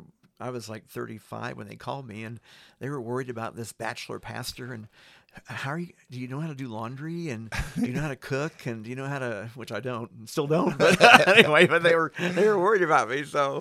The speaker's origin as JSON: {"language": "English", "town": "Terre Haute", "region": "Indiana", "country": "United States", "tie": "born or raised there", "said": "I have a sister, Sharon, who lives in Terre Haute, Indiana, which is my hometown."}